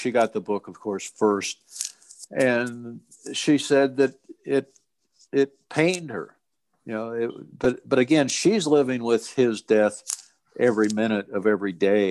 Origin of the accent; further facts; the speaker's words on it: Atlanta, Illinois, United States; I'm from Atlanta, Illinois, moved back to Illinois, where my mother was living in Morton with my sister.